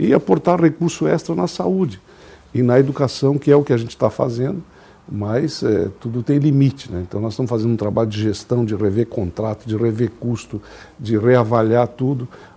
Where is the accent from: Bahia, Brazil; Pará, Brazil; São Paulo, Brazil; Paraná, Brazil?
Bahia, Brazil; Laje; esse colégio era bem perto da casa dos meus pais, onde eu me criei ali em Laje, né?